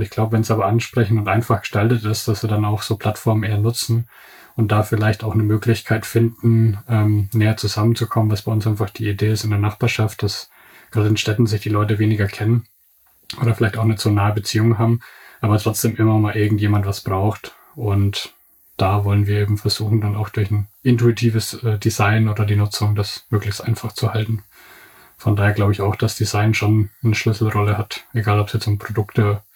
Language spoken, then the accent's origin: German; Bavaria, Germany; Also ich komme aus Unterfranken, aus der Nähe von Würzburg.